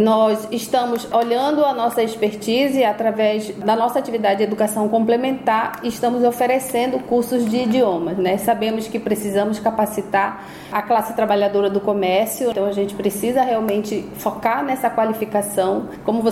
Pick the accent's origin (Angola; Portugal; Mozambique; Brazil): Brazil; Amapá; now in Belém, Brazil; É verdade, meu coração é 100% amapaense, né? Amo muito a minha cidade natal